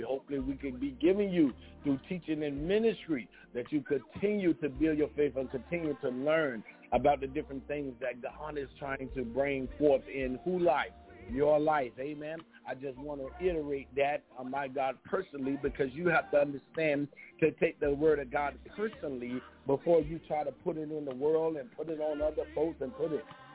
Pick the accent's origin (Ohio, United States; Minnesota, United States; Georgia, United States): Georgia, United States; right here in the United States of America, right here in my hometown, Georgia.